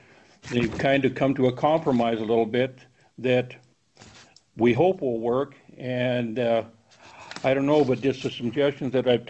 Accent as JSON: {"language": "English", "town": "Chester", "region": "Montana", "country": "United States", "tie": "born or raised there", "said": "from Chester, Montana, lifelong resident and small lander, winner in Area 400."}